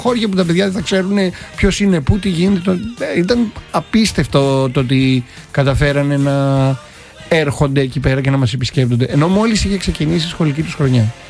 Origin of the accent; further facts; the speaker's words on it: Greece; Από την εμπειρία μου που έχω ως Έλληνας πολίτης